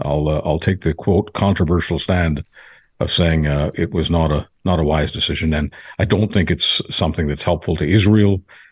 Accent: Canada; I thank goodness for being a Canadian.

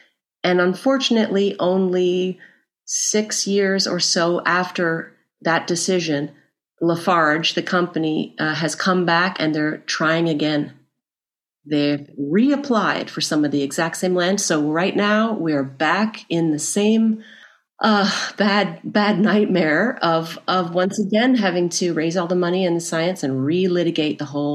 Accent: Burlington, Ontario, Canada; I grew up near Oakville in North Burlington

